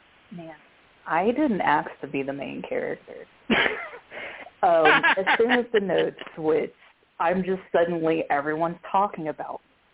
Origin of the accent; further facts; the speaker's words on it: Birmingham, Alabama, United States; born there; I was born in Birmingham, Alabama at 6:30 p.m.